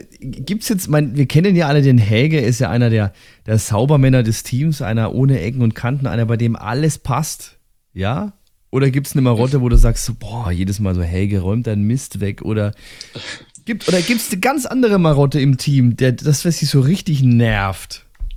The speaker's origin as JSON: {"language": "German", "town": "Munich", "region": "Bavaria", "country": "Germany", "said": "zumindest schon mal als Münchner"}